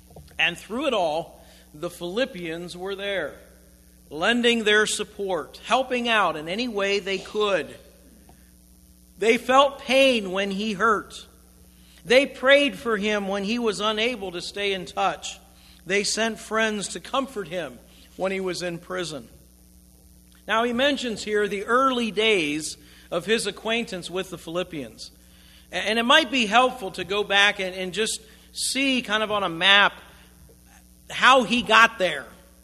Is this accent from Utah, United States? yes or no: no; West Virginia, United States; My home state of West Virginia is one of the poorest states in the nation.